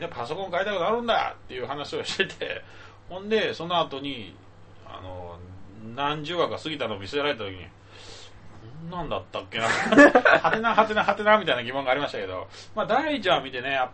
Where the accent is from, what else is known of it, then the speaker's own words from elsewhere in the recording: Kansai, Japan; 俺は関西人だからさ